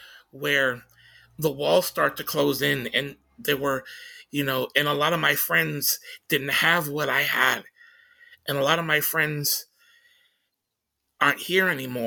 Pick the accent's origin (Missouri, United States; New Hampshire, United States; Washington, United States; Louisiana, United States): Washington, United States; Tacoma; when people would find out I was from Tacoma, they would ask me